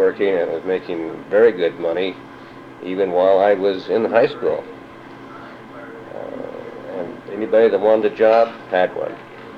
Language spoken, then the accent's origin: English; Salt Lake City, Utah, United States; also born or lived in Wyoming; I was born in April of 1937 in Wyoming. We moved to Salt Lake City in July of 47, and I've been in this area all since